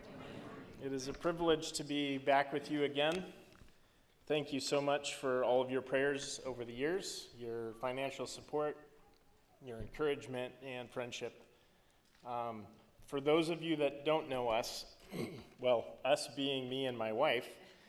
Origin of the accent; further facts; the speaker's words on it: Mimaropa, Philippines; moved away; at the hospital where I grew up in Palawan, an island in the Philippines.